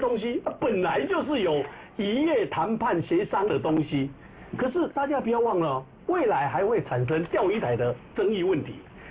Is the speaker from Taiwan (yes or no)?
yes; Taiwan; 我们台湾人民更挡不住啦